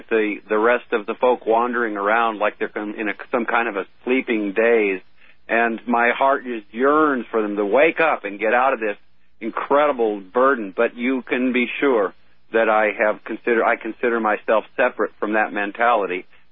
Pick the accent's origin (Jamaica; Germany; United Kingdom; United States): United Kingdom; England; it's pronounced Henri Saint-Simon in French, but we're not French, we're English.